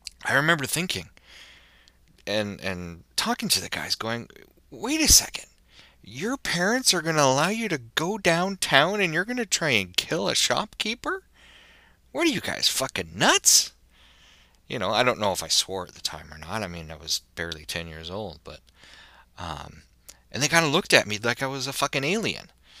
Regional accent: Toronto, Ontario, Canada; I grew up in Scarborough in Toronto, which is a very diverse area of the city.

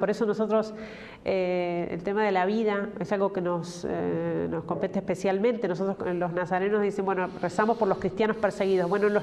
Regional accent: San Luis, Argentina; en mi pueblo, en San Luis, en mi ciudad

